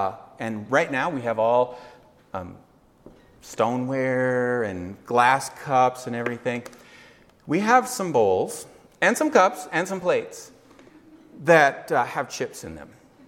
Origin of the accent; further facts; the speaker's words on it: Alaska, United States; now in Hawaii, United States; We came from Alaska, and in Alaska, it is not humid. We humidify our houses.